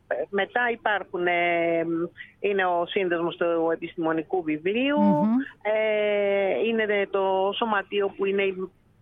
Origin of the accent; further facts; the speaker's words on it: Greece; γιατί ως Έλληνες δεν έχουμε ένα σύνδεσμα, ένα σωματείο.